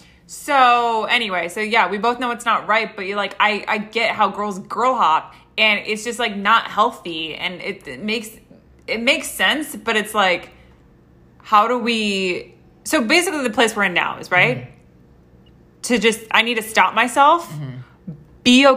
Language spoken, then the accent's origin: English; Los Angeles, California, United States; I'm from Los Angeles. Okay? Born and fucking raised.